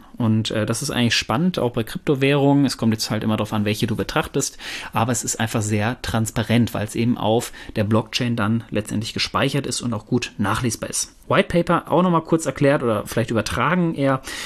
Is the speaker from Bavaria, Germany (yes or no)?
no; North Rhine-Westphalia, Germany; Ich komme ja ursprünglich aus dem Pott